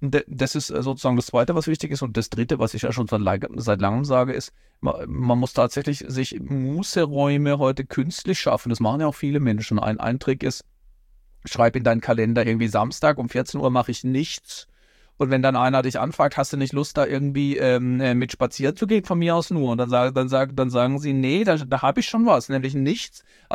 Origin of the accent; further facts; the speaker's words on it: Baden-Württemberg, Germany; in Baden-Württemberg, wo ich herkomme